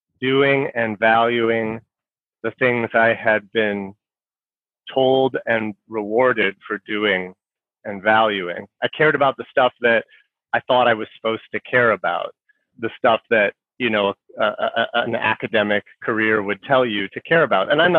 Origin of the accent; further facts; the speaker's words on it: United States; I mean, when I grew up in America in the 1980s